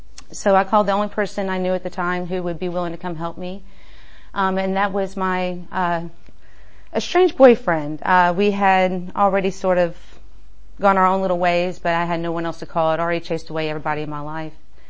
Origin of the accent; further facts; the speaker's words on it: Georgia, United States; also born or lived in Florida; I was born in Florida, raised in Georgia, and I grew up in a household that was full of chaos.